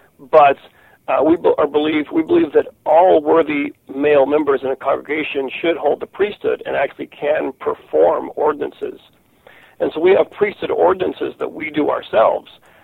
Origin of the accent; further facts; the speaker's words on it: Florida, United States; I had an experience in a very old house in a very old part of the town where I grew up in Florida